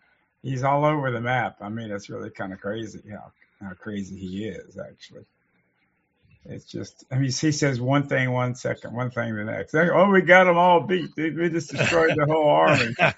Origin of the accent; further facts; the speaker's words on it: United States; it's hard to say this as an American, because I'm a patriotic American.